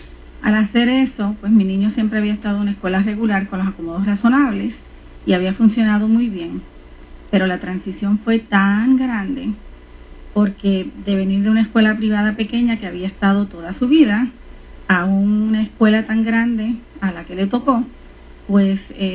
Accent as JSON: {"language": "Spanish", "country": "Puerto Rico", "moved": "as an adult", "lives_now": "Lakeland, United States", "said": "Bueno, yo me mudé de Puerto Rico hacia Lakeland hace aproximadamente 4 años"}